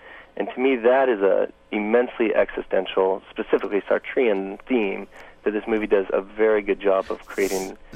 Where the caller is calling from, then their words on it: Portland, Oregon, United States; Portland, Oregon.